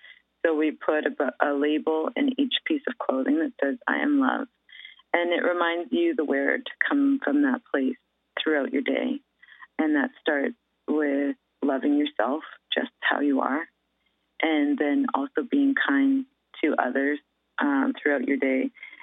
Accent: Vancouver, British Columbia, Canada; I think definitely growing up in Vancouver and being close to nature

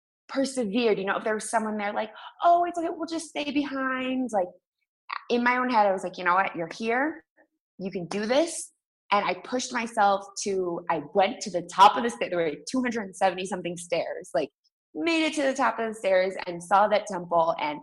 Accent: Massachusetts, United States; also born or lived in Boston / Bogota, Colombia; I am from Western Massachusetts. I lived in Boston for close to a decade.

